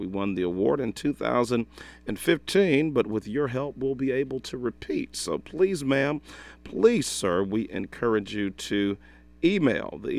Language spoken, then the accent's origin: English; Lexington, Mississippi, United States; This is going out to my good friend, Mr. Andre Travis and family in my hometown of Lexington, Mississippi.